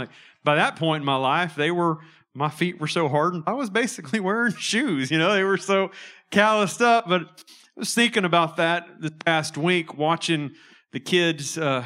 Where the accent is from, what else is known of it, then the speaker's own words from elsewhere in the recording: Houston, Texas, United States; I grew up in Houston in the 80s